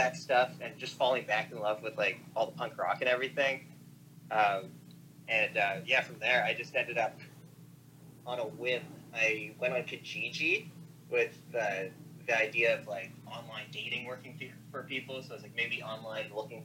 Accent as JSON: {"language": "English", "town": "Ottawa", "region": "Ontario", "country": "Canada", "lives_now": "Toronto, Canada", "said": "I moved from Ottawa down to Toronto specifically for that school, because it has such an amazing jazz program."}